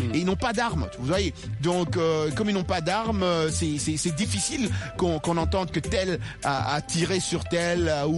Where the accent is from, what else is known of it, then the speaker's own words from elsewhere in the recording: Washington, District of Columbia, United States; Mais déjà en prenant l'avion chez nous à Washington pour venir au Ghana